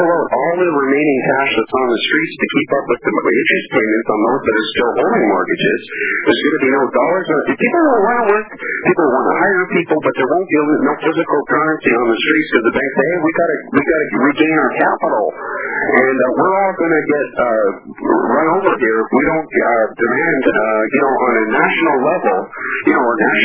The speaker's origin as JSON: {"language": "English", "country": "Canada", "said": "Yeah, well, you know, I'm from Canada."}